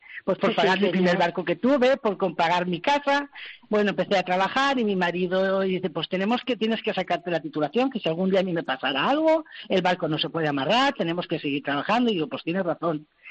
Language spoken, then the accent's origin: Spanish; Valencia, Valencian Community, Spain; born there; Yo soy valenciana de raíces, he nacido en Valencia, pero mis padres son castellanos, inmigrantes en su día de Castilla-La Mancha, vinieron a Valencia y yo nací aquí.